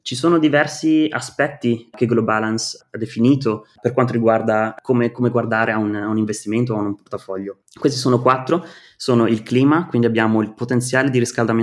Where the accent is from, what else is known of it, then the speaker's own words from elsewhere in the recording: Milan, Lombardy, Italy; now in Netherlands; io sono di Milano, ho fatto l'università al Politecnico di Milano in Communication Design